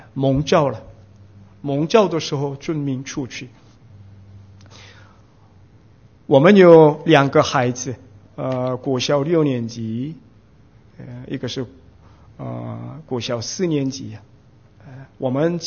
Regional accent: South Korea; Chinese is a second language; now in Taiwan; 我是韩国人，我在台湾宣教已经九年了

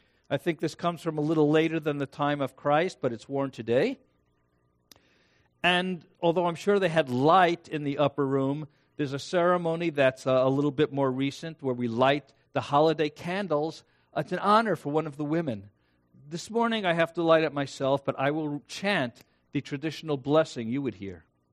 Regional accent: New York City, New York, United States; I'm Jewish from New York City, and every year when we did Passover

